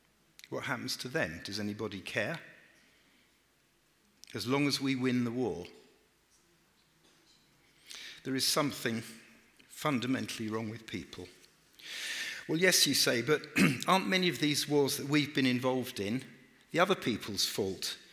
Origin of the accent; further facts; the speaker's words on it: England, United Kingdom; Yes, because we're English, right?